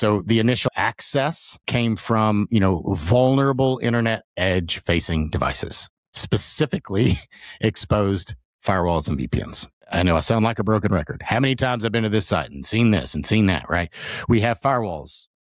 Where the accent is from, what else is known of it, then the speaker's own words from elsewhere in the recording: Texas, United States; There's a reason why everybody gives us a hard time. I'm from Texas.